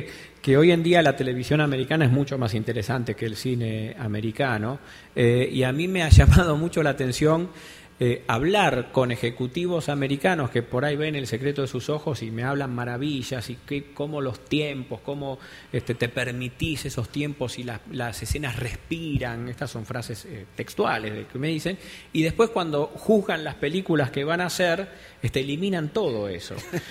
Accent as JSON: {"language": "Spanish", "country": "Argentina", "said": "Y bueno, y darme cuenta que soy inevitablemente argentino."}